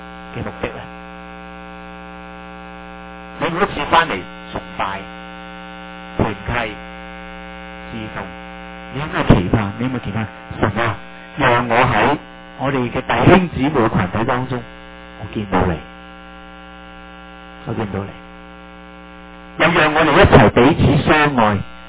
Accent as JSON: {"language": "Cantonese", "country": "China", "said": "其实叫我哋中国人话叫有瓦遮头已经好好噶"}